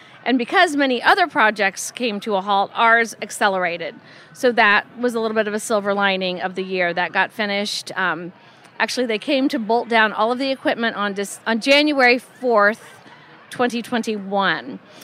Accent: Murphysboro, Illinois, United States; also born or lived in Dallas / Boston; So I grew up in Murfreesboro, Illinois. I went away to journalism school and really never looked back. I moved to Dallas very briefly and then Boston for a much longer period of time.

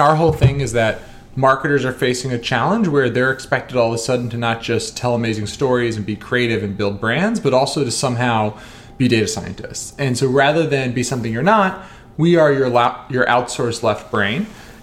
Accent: New Jersey, United States; I'm a kid from New Jersey, and I get frustrated.

